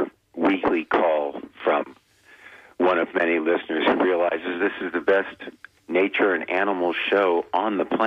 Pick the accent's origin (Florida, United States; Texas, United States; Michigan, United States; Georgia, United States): Florida, United States; it was motivated in part by growing up in Pinellas County and seeing that the trend line for the human species was to create anthropogenic mass extinction